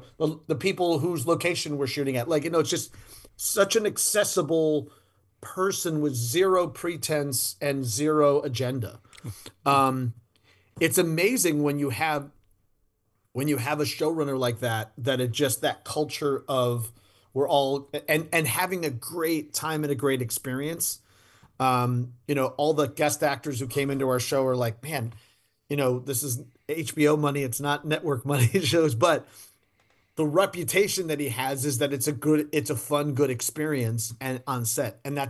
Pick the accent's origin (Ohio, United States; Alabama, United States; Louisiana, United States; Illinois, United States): Louisiana, United States; New Orleans; shoots in my hometown in New Orleans